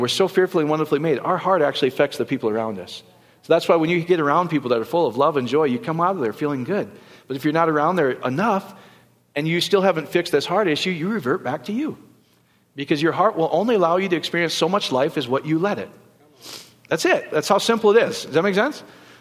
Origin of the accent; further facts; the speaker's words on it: Iowa, United States; Because I grew up in Iowa. Anybody been to a Dutch bakery?